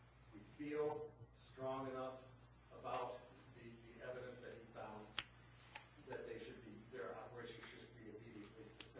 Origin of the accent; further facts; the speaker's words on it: Palisades, New York, United States; from the Village of Palisades.